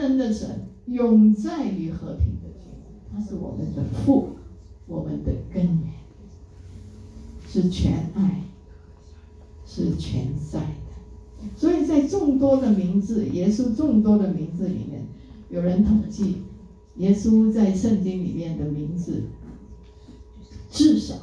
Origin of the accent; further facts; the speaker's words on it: China; 所以亲爱的朋友，我们中国人很念啊，很尊敬我们的祖宗